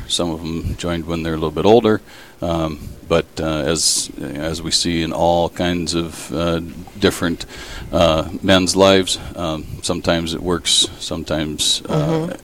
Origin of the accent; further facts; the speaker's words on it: Ethan, South Dakota, United States; also born or lived in Parkston; Well, I grew up in South Dakota. I was born in Parkston, actually.